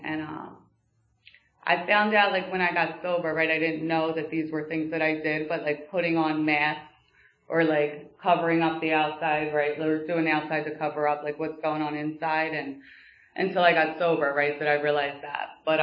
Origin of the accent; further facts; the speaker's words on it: Philadelphia, Pennsylvania, United States; I grew up in Northeast Philly. I am the oldest of three.